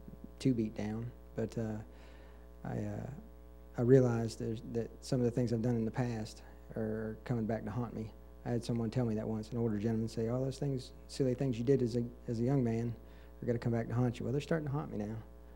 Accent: Gainesville, Georgia, United States; I'm from Gainesville, Georgia, and I've come to see Sister Christy Coles here

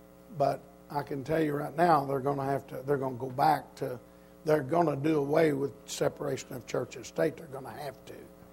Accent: Oklahoma, United States; also born or lived in Texas; I grew up in Oklahoma and Texas, and that's part of the Bible Belt of the United States.

